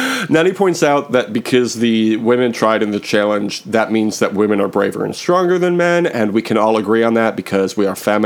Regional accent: United States; Not like us Americans. We love to shout.

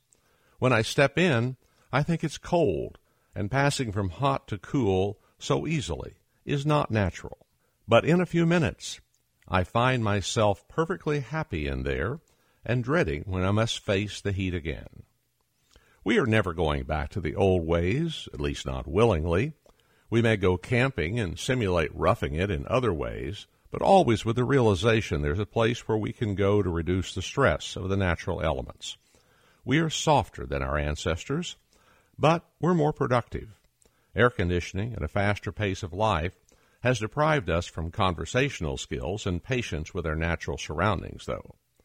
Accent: Oklahoma, United States; I can't say that I liked much about summer heat when growing up in Oklahoma, at a time when air conditioning was only found in a few department stores in Oklahoma City.

